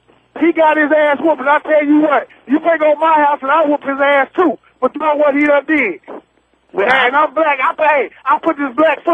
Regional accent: Southern United States, United States; Man, one of them, baby. I'm from the Dirty South. Hey, you better ask somebody about something about the Dirty South.

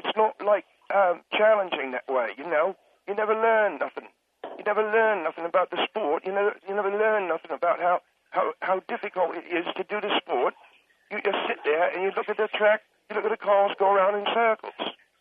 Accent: England, United Kingdom; You know, it's not about me being English.

